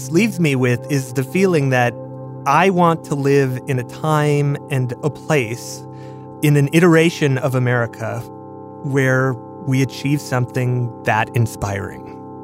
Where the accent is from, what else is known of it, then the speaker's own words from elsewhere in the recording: Wisconsin, United States; I remember as a kid growing up in Wisconsin, watching the news or listening to the news at the end of the day